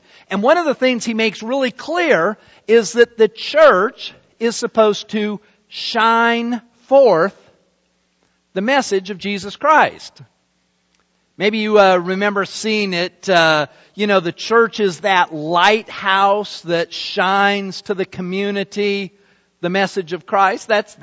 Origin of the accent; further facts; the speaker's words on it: Salt Lake City, Utah, United States; I was probably 10 years old, maybe even a little bit less, and I was growing up in Salt Lake City, Utah